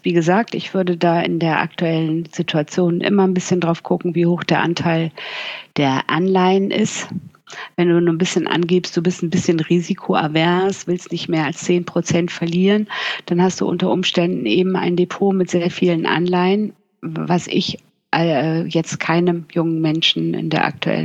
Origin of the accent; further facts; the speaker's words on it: Bremen, Germany; now in Cologne, Germany; ich komme aus Bremen. Nein, ich lebe ja schon seit Jahren nicht mehr in Bremen. Ich komme aus Bremen und ich lebe aber in Köln.